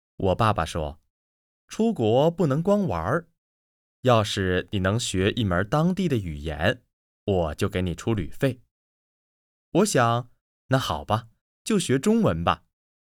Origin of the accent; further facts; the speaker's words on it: Germany; Chinese is a second language; 我们德国人从小受到的教育就是做错了事要道歉